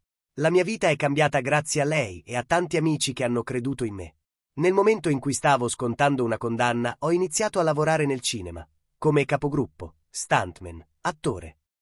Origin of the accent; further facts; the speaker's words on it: Rome, Lazio, Italy; io sono romano, non mi sono trasferito, sono andato a vedere le colonie.